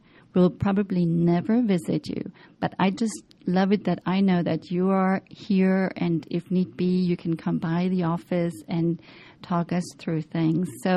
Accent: Worms, Rhineland-Palatinate, Germany; now in United States; I'm from Germany, a city called Worms.

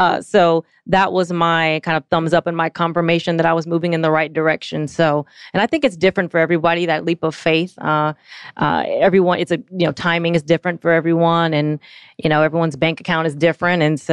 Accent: Atlanta, Georgia, United States; also born or lived in Dallas; I'm actually just moving in from Dallas, Texas. I'm originally from Atlanta, but just recently moved back to Atlanta

